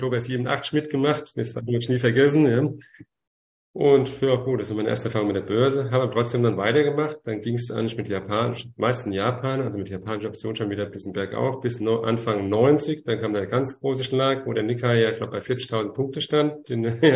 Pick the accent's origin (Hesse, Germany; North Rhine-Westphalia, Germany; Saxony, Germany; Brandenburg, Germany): Hesse, Germany; Frankfurt am Main; ich komme halt aus Frankfurt am Main, ja, sehr schöne Finanzmetropole. Dürfte ja allgemein bekannt sein. Bin 58 Jahre alt, verheiratet, Vater von 2 erwachsenen Söhnen.